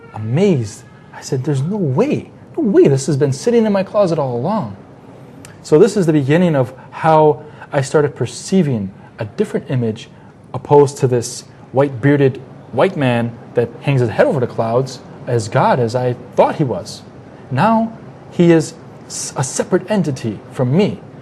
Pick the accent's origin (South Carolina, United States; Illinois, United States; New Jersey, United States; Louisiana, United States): Illinois, United States; Chicago; I'm from Chicago, if I'm going to take a trip down to Florida, there is only one way I can go, and that's I'm living in Chicago